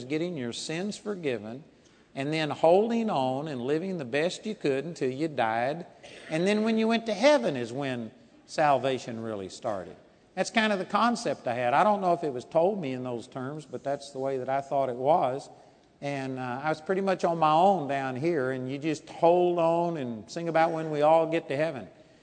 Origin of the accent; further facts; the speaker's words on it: Arlington, Texas, United States; As a matter of fact, I was raised over here in Arlington, Texas